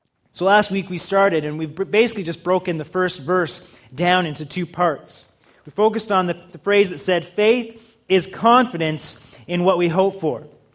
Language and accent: English; Victoria, British Columbia, Canada; I grew up on the West Coast, Victoria, BC.